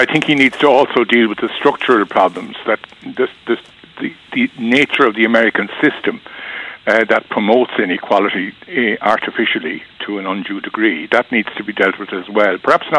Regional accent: Ireland; we have a tremendous influence in the United States as Irish people

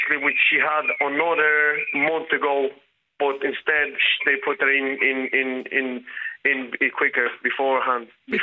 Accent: Romania; now in Ireland; No, originally I'm from Romania, and I live in this country from 2002.

